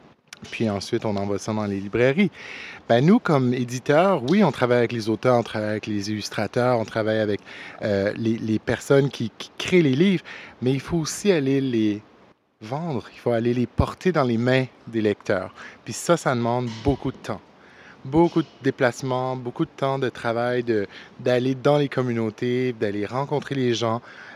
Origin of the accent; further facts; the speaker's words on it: Moncton, New Brunswick, Canada; Je viens de Moncton, donc j'essaie de venir le plus souvent que je peux à Halifax, j'adore.